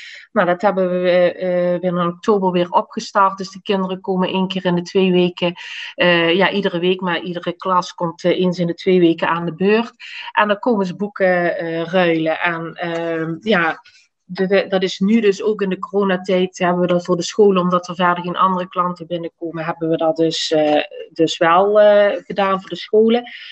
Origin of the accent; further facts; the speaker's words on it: Maasgouw, Limburg, Netherlands; ik kom niet uit Valkenburg oorspronkelijk. Ik kom uit Maasgouw. Daar ben ik woonachtig op het moment.